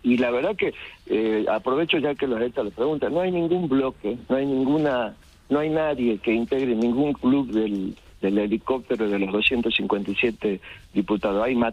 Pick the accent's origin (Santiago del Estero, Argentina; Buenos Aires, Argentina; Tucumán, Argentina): Tucumán, Argentina; Para nosotros el 9 de julio es una fecha muy importante para los tucumanos y para todos los argentinos.